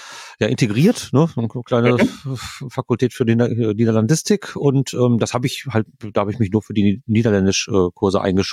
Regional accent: Germany; Das Problem ist natürlich immer nur, man wird sofort als Deutscher erkannt.

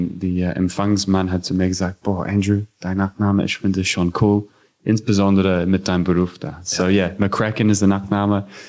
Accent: New Zealand; German is a second language; Ich bin aus Neuseeland, habe studiert in Neuseeland

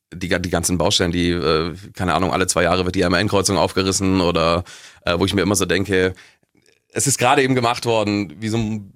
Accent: Stadtbergen, Bavaria, Germany; da ich aus Stadtbergen komme. Und ich denke mir da oft so, ab 19 Uhr klappen bei uns in Stadtbergen die Gehsteige hoch teilweise.

